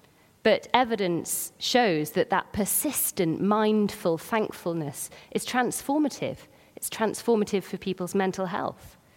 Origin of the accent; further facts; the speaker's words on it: United Kingdom; As British people, I think possibly we do err away from the challenge, from naming the things.